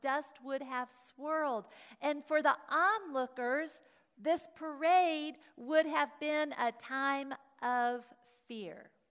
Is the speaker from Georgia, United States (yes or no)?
yes; Atlanta, Georgia, United States; now in Blue Springs, United States; Growing up in Atlanta, I don't think I ever went to a parade.